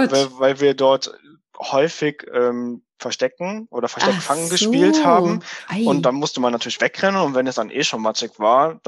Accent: Hürth, North Rhine-Westphalia, Germany; Ich bin in Hürth selbst aufgewachsen. Das ist zwar hier städtisch. Ich finde das eigentlich eine gute Mischung zwischen ländlichen und städtischen

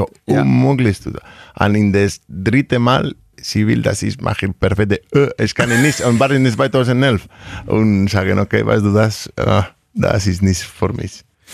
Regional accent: Vitoria, Basque Country, Spain; German is a second language; ich bin aus Vitoria. Das ist ja fast zusammen.

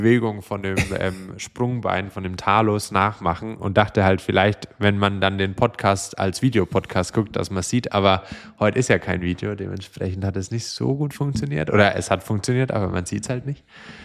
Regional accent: Gerolzhofen, Bavaria, Germany; ich komme ja aus Gerolzhofen, diesen kleinen Kaff

